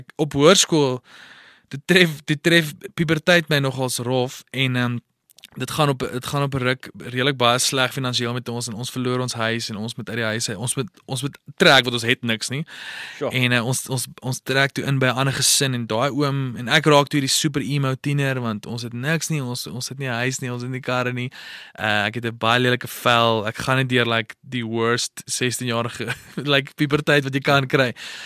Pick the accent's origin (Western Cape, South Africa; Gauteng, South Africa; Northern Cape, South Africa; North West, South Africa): North West, South Africa; Potchefstroom; So ek het groot geword in Potchefstroom, laerskool, hoërskool.